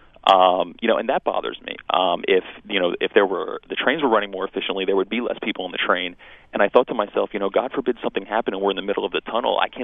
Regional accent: Queens, New York, United States; I come from Astoria, Queens.

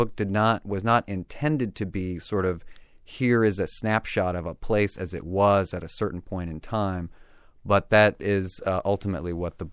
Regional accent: Texas, United States; now in New York, United States; Outside of Houston.

